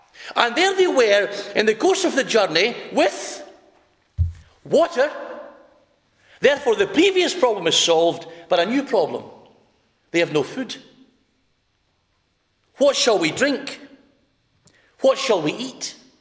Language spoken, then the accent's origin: English; Scotland, United Kingdom; Now, I don't know if you get as much rain here as we do in Scotland, but as a Scot, I can tell you this.